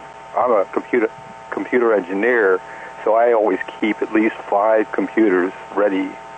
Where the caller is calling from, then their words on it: East Coast, United States; I'm calling from the East Coast.